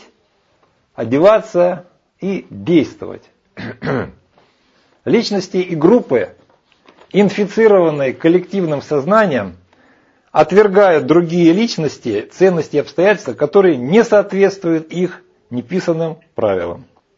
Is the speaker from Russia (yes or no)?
no; Ukraine; Вот я украинец, я патриот.